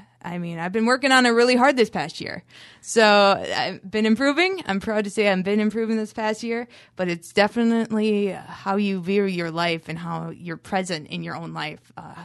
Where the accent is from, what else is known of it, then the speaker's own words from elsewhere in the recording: Wisconsin, United States; So I was raised on Wisconsin food, deep fried cheese curds, soda.